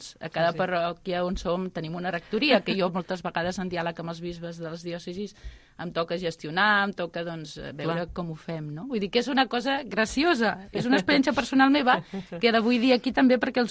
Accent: Catalonia, Spain; born there; de Mossa de Cerdanya, que és on vaig néixer jo.

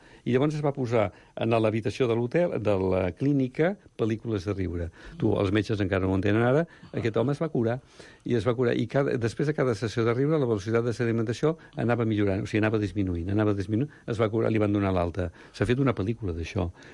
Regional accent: Sant Cugat, Catalonia, Spain; quan jo era petitó, soc de Sant Cugat

